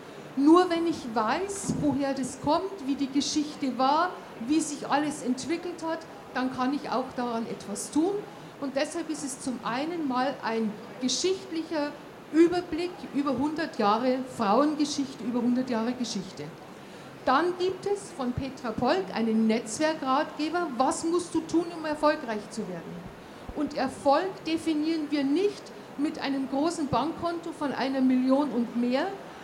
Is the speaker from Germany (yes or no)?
yes; Bavaria, Germany; und ich bin ja eine Bayerin, wir sagen, wenn es dich vom Stangerl haut.